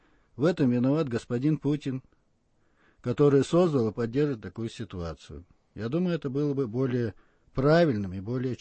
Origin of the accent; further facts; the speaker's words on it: Chechnya, Russia; когда вот я чеченец